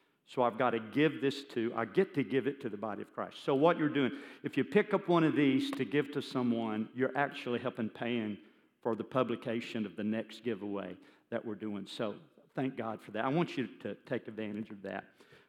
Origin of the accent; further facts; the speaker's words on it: United States; I am so glad I'm an American.